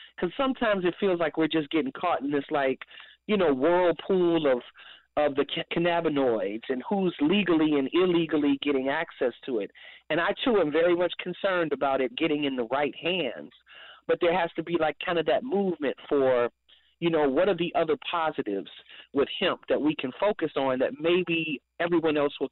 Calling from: Chicago, Illinois, United States; I'm calling from Chicago.

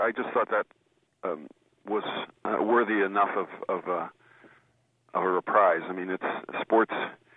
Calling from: St. Louis, Missouri, United States; Hi, I'm from the St. Louis area, so I guess I'm a baseball fan by proxy.

